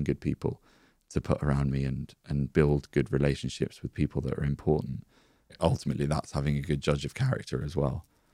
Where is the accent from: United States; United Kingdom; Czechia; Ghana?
United Kingdom; We're British, and I'm like, oh no.